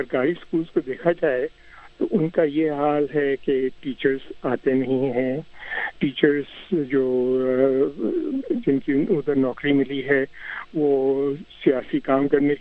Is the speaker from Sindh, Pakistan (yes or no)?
yes; Karachi, Sindh, Pakistan; moved away as an adult; now in United States; میں میرا تعلق کراچی سے ہے، میں 20 سال کا تھا جب میں ادھر آیا امریکہ میں